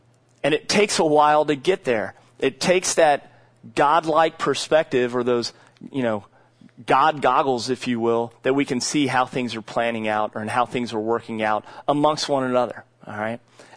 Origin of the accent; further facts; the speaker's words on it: United States; I love our country. Being an American is great.